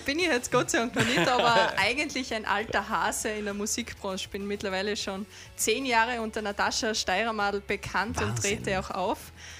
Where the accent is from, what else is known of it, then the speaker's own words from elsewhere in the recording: Styria, Austria; die raudelt ein bisschen, sagt man bei uns in der Steiermark.